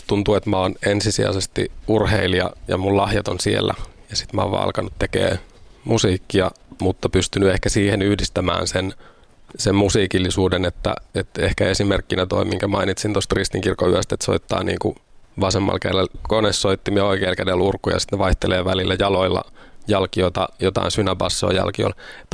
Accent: Lahti, Päijät-Häme, Finland; born there; olen syntynyt Lahdessa ja lähdin opiskelemaan Helsinkiin ja Pietariin, mutta sitten palasin niin kuin muusikkona, keskipiste oli Lahti

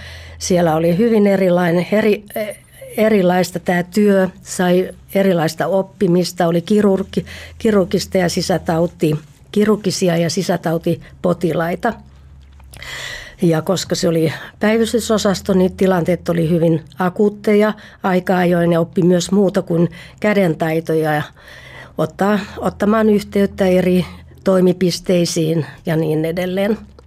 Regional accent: Lahti, Päijänne Tavastia, Finland; now in Helsinki, Finland; ja olen helsinkiläinen, mutta alun perin olen Espoosta, Espoolla ja Lahdesta, jossa asuin ihan koko lapsuuteni ja siellä kävin koulun.

